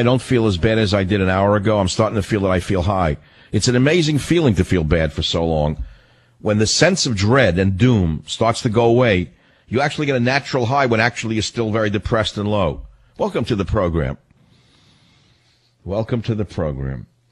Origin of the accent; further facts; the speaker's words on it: San Francisco, California, United States; in my hometown of San Francisco on KSFO.